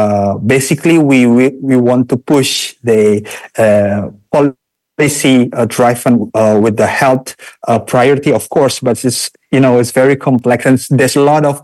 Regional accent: Jakarta, Indonesia; But when I come back to Jakarta, my hometown, I always get irritation in my throat.

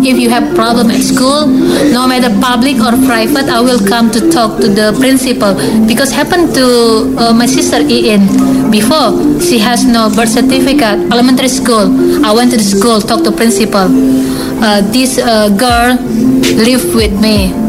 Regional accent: Bekasi, West Java, Indonesia; I grew up in Bantar Gebang.

